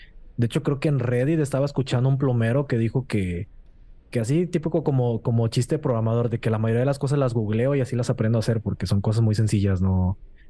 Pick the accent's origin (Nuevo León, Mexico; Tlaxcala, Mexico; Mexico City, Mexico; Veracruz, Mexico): Nuevo León, Mexico; Monterrey; Es como nosotros que somos regios, prender el carbón.